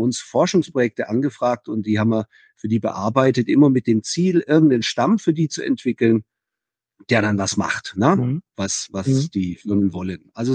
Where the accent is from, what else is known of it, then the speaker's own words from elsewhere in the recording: Baden-Württemberg, Germany; accent: Swabian; now in Bavaria, Germany; Also ich bin zu spät nach Bayern gekommen, um den Dialekt richtig anzunehmen. Ich bin ja Schwabe, also das hört man noch ein bisschen, das Bayerische wenig.